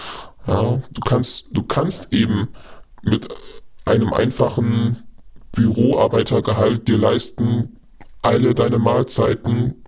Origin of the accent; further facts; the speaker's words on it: China; Und wenn man das alles sieht als Chinese